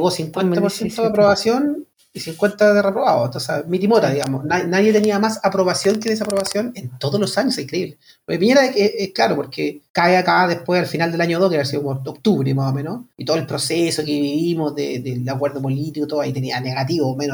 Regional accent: Chile; hay un montón de cosas que siempre hemos vivido como chilenos

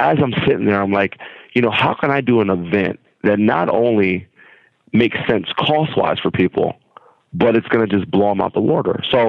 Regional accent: Passaic, New Jersey, United States; We'll go down to my hometown of Passaic, New Jersey, and we will make change happen.

